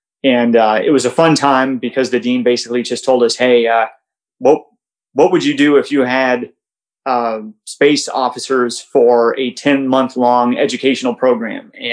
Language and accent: English; Mojave, California, United States; pretty close to where I grew up in Mojave, California.